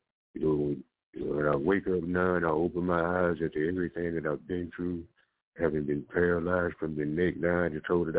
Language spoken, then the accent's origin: English; Florida, United States; You know, I was one of those guys, you know, I was growing up in Florida, you know, I was doing a little bit of everything that I was big enough to do.